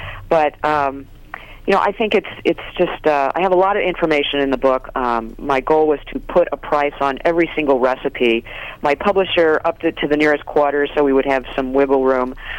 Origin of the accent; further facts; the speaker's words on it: St. Louis, Missouri, United States; puppy mills in Missouri, which was my hometown in St. Louis